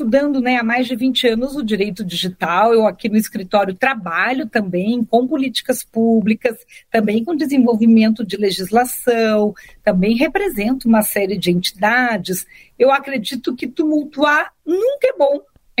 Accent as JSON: {"language": "Portuguese", "country": "Brazil", "said": "nós como brasileiros, até pensando em cidadania"}